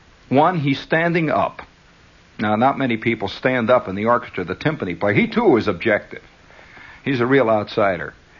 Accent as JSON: {"language": "English", "country": "United States", "said": "I have to say American life because I am an American, so I don't know about life in France that well"}